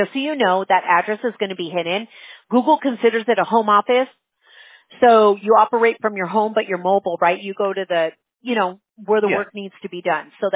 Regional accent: California, United States; I was born and raised in Orange County.

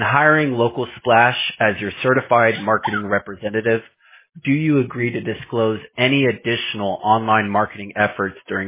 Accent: Houston, Texas, United States; I'm from Houston.

